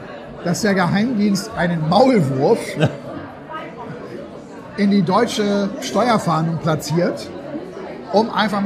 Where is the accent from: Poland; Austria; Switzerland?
Switzerland; was ist bei uns im Land eigentlich los, dass solche Menschen hier bei uns in der Schweiz damit so losfliegen können.